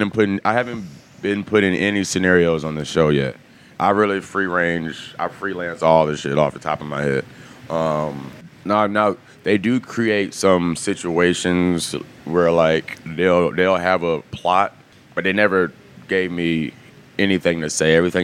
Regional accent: Atlanta, Georgia, United States; I grew up in Atlanta. I'm born and raised in Atlanta.

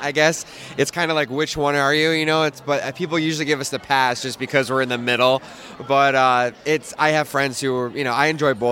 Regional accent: Litchfield, Connecticut, United States; I am from Litchfield, Connecticut.

